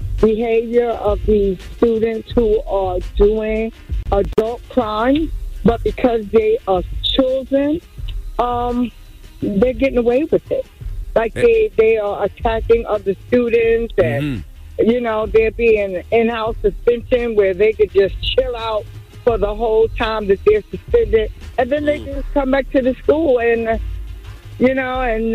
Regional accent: New York, United States; Yeah, I'm in the Bronx.

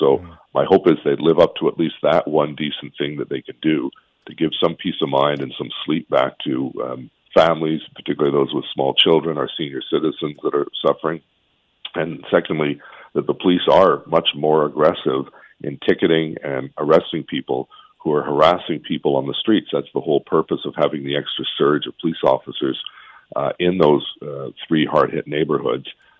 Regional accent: Quebec, Canada; as a kid growing up in Quebec was the War Measures Act, where you saw members of the military roaming the streets after the assassination of Pierre Laporte

